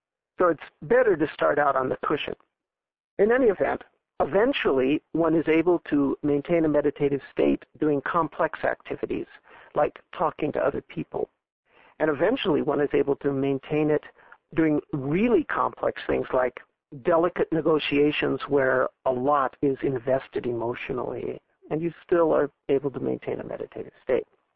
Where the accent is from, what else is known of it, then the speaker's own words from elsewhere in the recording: Los Angeles, California, United States; I remember vividly learning how to drive, even though I come from Los Angeles.